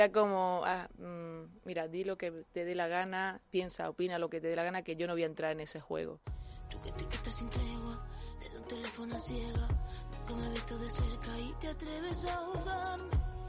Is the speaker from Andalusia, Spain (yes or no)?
yes; Córdoba, Andalusia, Spain; de dónde es mi familia, de Córdoba, o sea, yo nací en Córdoba y Córdoba está llena de arte por todos lados